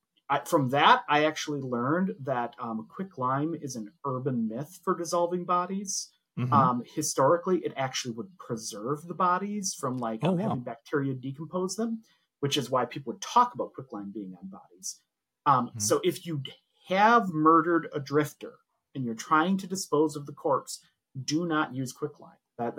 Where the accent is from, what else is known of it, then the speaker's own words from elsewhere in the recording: Midwest, United States; Like I'm from the Midwest, man.